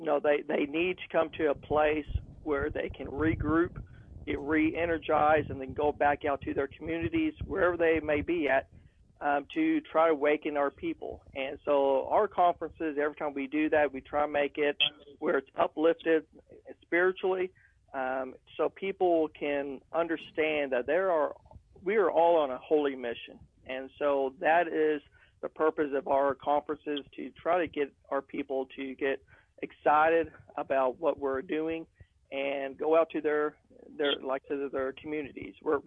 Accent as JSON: {"language": "English", "town": "Harrison", "region": "Arkansas", "country": "United States", "said": "I'm from Harrison, Arkansas. I am an attorney here."}